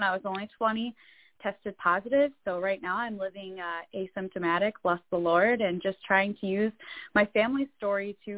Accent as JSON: {"language": "English", "region": "Michigan", "country": "United States", "tie": "born or raised there", "also_born_or_lived": "Nashville", "said": "I am 24 years old, born and raised in Michigan, spent some time in Nashville doing music"}